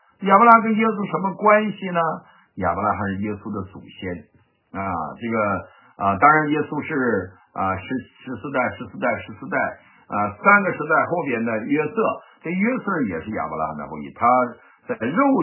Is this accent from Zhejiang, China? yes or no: no; Heilongjiang, China; 我们东北人，不是绥化的，就是明水的，再不就是安达的、望奎的，多得很。那这些城市都是我的家乡的城市